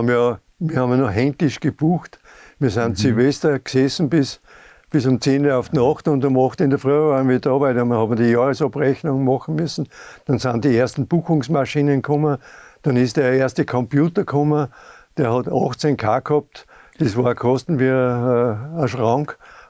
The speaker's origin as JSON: {"language": "German", "town": "Bad Aussee", "region": "Styria", "country": "Austria", "said": "Und dann hat die Dame gesagt, na, wo kommst denn du her? Birschel, so quasi nicht. Habe ich gesagt, aus Bad Aussee."}